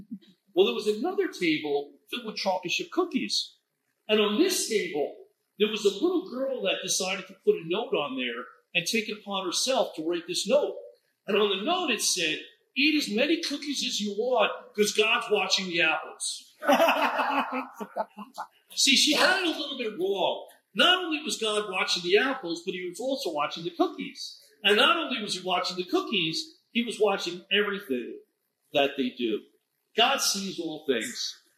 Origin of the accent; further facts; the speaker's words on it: New York, United States; I'm sure that you know that I'm from New York. And growing up in New York, I went to college